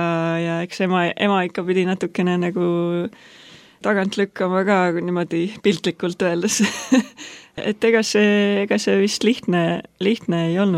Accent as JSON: {"language": "Estonian", "town": "Tallinn", "region": "Harju County", "country": "Estonia", "tie": "born or raised there", "said": "Mina olen Tallinnas pärit, siin nagu üles kasvanud ja praktiliselt kogu eluga elanud siin. Käisin sageli ka maakodus, mis on Rabivere külas, seal Kohila Rapla vahel."}